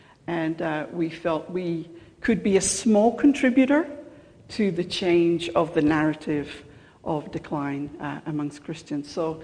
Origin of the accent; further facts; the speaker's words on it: Scotland, United Kingdom; moved away as an adult; also born or lived in England; now in Australia; I don't have an accent, but you have an accent. I was born in Scotland and lived there till I was 21 years old. And I married Dale in England 30-something years ago. And then we came out to Australia